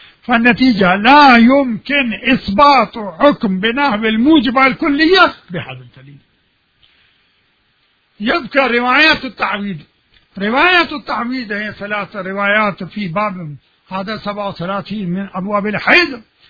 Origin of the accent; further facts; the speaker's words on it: Pakistan; Arabic is a second language; now in Iraq; مثلا هناك عندنا في باكستان